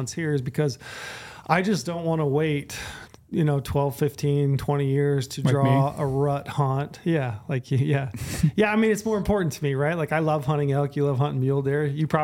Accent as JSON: {"language": "English", "region": "Utah", "country": "United States", "said": "I've drawn in Arizona for elk. And I've drawn, so that's one more tag for big bulls than I've drawn in my home state of Utah."}